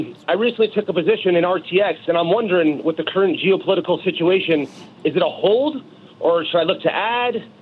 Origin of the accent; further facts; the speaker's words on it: Union City, New Jersey, United States; Union City, New Jersey.